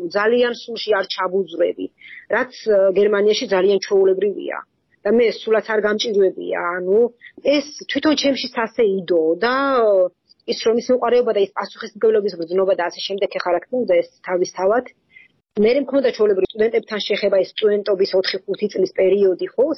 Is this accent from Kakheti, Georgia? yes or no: yes; Kakheti, Georgia; ახეთიდან ვარ წარმოშობით და არასოდეს დამილებია ღვინო.